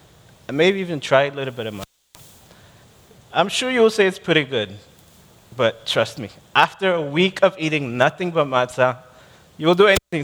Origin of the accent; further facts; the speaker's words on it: Toronto, Ontario, Canada; I'm from Toronto, Canada, and unfortunately right now people are apologetic about the gospel.